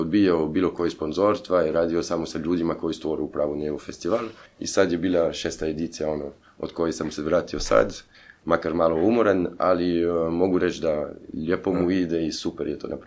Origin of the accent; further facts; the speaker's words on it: Belgium; Croatian is a second language; moved away as an adult; now in Croatia; ja sam došao iz Belgije, upravo rođen Belgijanac, i ajmo reći to tako, čisti Belgijanac, ono kako možemo to reći. I selio sam se prije 14 godina u Hrvatskoj